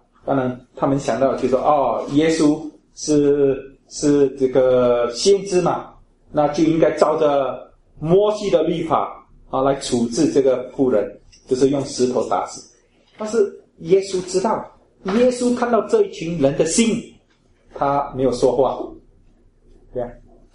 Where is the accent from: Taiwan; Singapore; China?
Singapore; 我们是新加坡的公民，在这里我们守法，在外国我们也照样守法